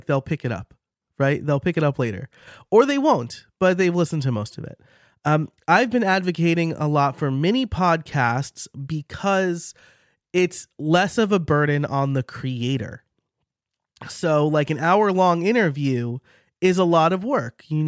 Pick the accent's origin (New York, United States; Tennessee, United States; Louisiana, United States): New York, United States; accent: New York; My New York accent came out a little bit there.